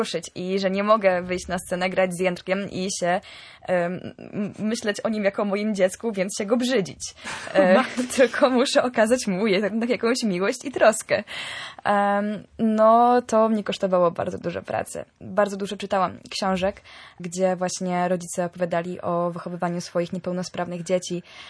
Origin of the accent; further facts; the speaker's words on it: Kwidzyn, Pomeranian Voivodeship, Poland; also born or lived in Toruń; now in Gdańsk, Poland; Ja przez to, że lubię się przeprowadzać, to mieszkałam trochę w Kwidzynie, skąd pochodzę i tam grałam w spektaklach. Mieszkałam trochę w Toruniu, gdzie również sobie pogrywałam. No i przyjechałam do Gdańska, gdzie jestem teraz w stand-by'u.